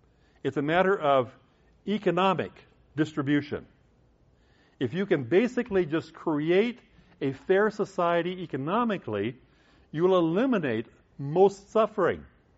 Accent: Midwest, United States; Where I grew up in the Midwest, the weatherman is just a crapshoot.

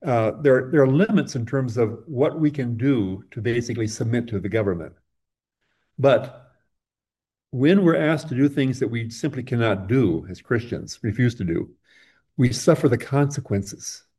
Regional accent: United States; I'm an American. I don't like to hear that.

